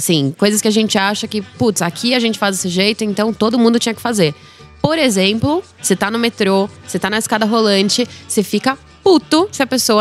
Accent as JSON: {"language": "Portuguese", "region": "São Paulo", "country": "Brazil", "tie": "born or raised there", "also_born_or_lived": "Salvador", "said": "eu não tenho realmente nenhum sotaque de baiana, pelo contrário, já ouvi dizer que eu tenho sotaque de paulistana. Eu nasci em Salvador, mas depois de 45 dias. 40, mais ou menos. Meus pais vieram morar em São Paulo."}